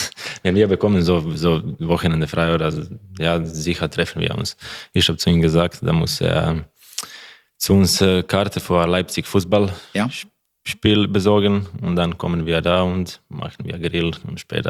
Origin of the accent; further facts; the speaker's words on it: Ivanić-Grad, Zagreb County, Croatia; German is a second language; now in Zagreb, Croatia; Genau, das ist mein Heimat.